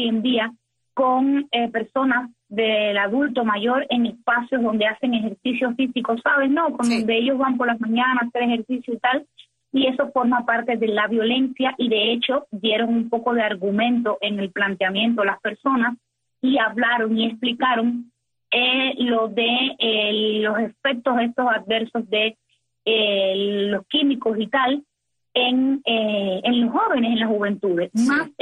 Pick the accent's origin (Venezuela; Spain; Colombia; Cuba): Cuba; como cubana viviendo y sintiendo esta situación